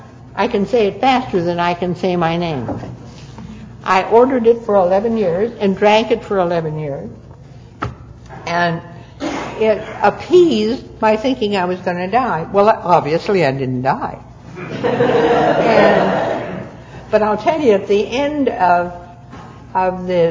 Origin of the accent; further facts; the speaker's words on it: Seattle, Washington, United States; born there; also born or lived in California; I was born in Seattle, started school here